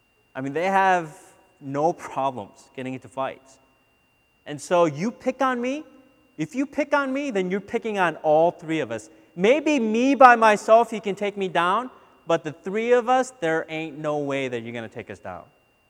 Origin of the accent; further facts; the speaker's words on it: Minnesota, United States; By the way, I grew up in Minnesota, so if you come to our church, you'll hear me, at least in the fall, talk a lot about my Vikings